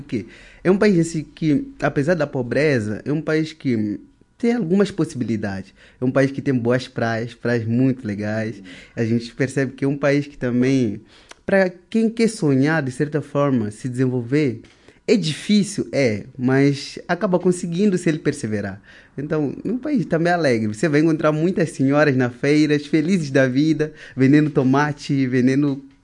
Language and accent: Portuguese; Mozambique; eu sou de Moçambique, lá na África. Maputo é a capital.